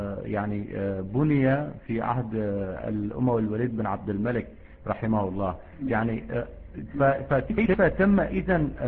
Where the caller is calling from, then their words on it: Germany; أنا أتكلم من أوروبا فضيلة الشيخ، من ألمانيا.